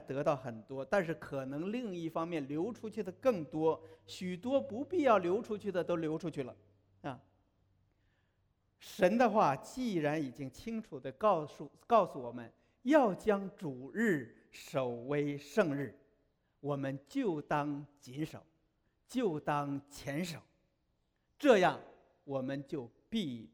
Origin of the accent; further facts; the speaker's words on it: China; 我们从大陆来都知道的